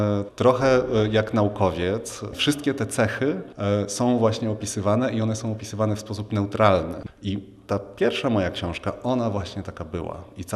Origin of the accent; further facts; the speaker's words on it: Gdynia, Pomeranian Voivodeship, Poland; wszystkie one powstały właśnie tu w okolicy Gdyni, gdzie się urodziłem. Mieszkam tu od urodzenia i całe życie związałem z tym miejscem.